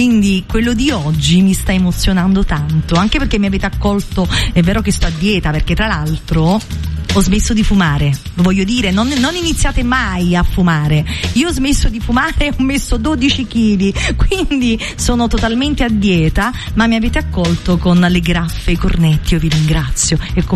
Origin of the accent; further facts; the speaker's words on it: Castellammare di Stabia, Campania, Italy; also born or lived in Netherlands / Rome; now in Naples, Italy; io non ho mai lasciato questa città. Io sono di Castellammare di Stabia, però mi sento stabiese di nascita e napoletana d'adozione, e non sono mai riuscita a lasciare questa città